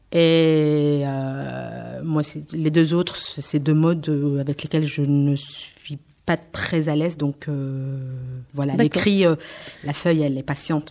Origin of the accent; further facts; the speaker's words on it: Aubenas, Auvergne-Rhône-Alpes, France; donc je viens d'Aubenas aussi.